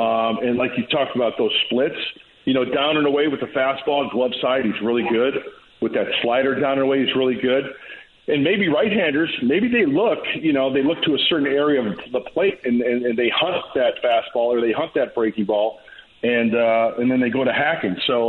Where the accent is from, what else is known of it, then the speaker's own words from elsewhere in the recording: Midwest, United States; You and I, growing up in the Midwest